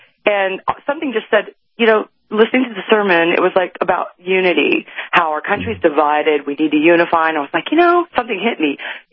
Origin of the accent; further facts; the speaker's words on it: Texas, United States; also born or lived in New Jersey; I was raised here in Texas and born in New Jersey, and so I'm an American all the way.